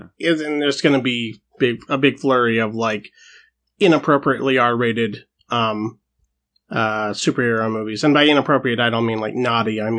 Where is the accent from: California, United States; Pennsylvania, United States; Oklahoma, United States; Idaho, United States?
Idaho, United States; we're from Idaho. So it was really difficult to find anybody who had even a semblance of decent taste in anything in a cultural dead zone.